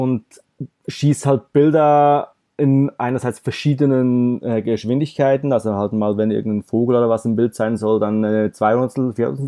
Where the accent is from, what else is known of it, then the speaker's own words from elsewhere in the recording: Switzerland; bin aus der Schweiz